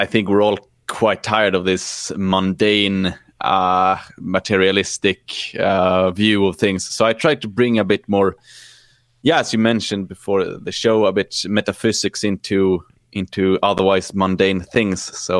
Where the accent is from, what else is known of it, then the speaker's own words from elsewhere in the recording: Sweden; growing up in Sweden, I saw from an early stage